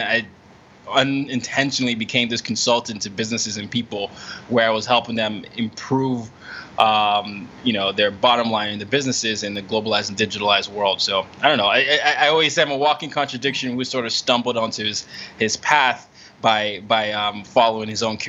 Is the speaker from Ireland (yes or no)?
no; Nigeria; I grew up as the oldest of 3 boys, but, you know, as a Nigerian, you know, my dad being a diplomat, essentially I was always the minority everywhere I went. You know, you mentioned how I grew up in 5 countries and 4 continents.